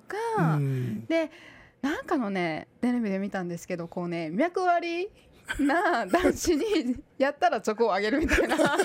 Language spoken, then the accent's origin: Japanese; Nara, Japan; うち奈良なんですけれども、あの生駒山が見えるんですよね、あの家からで